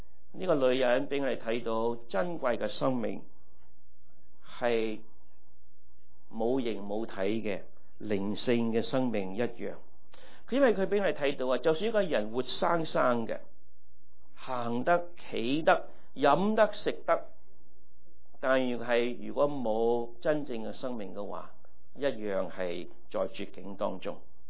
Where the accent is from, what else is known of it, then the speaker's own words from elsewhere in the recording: China; 那我们中国人，我们很珍重我们的儿女的嘛，是不是？